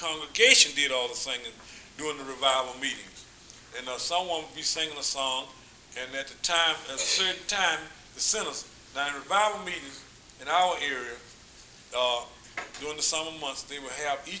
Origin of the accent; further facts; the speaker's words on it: Albany, Georgia, United States; Back in my hometown in our area, back in my hometown around Albany, Georgia, the people there still have revival meetings during the summer months.